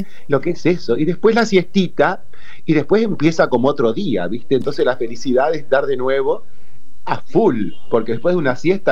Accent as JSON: {"language": "Spanish", "town": "Rosario", "region": "Santa Fe", "country": "Argentina", "lives_now": "Buenos Aires, Argentina", "said": "Bueno, Rosario, yo soy de Rosario. Me fui a vivir a la capital"}